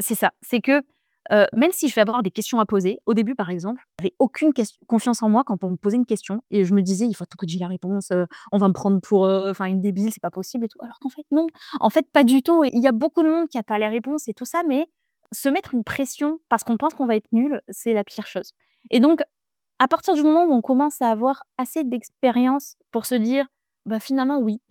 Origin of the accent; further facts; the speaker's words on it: Marseille, Provence-Alpes-Côte d'Azur, France; now in Paris, France; j'ai grandi à Marseille, j'ai fait des études à Marseille.